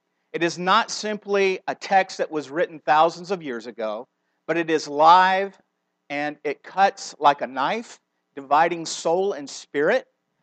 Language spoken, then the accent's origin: English; Atlanta, Georgia, United States; I grew up in Atlanta, okay? So I'm a Southerner.